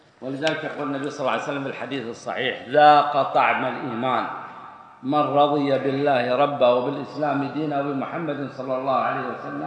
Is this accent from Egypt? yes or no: no; Saudi Arabia; إحنا الحكومة إذا اشتغل 40 سنة عندنا في السعودية يعطونا راتب كامل،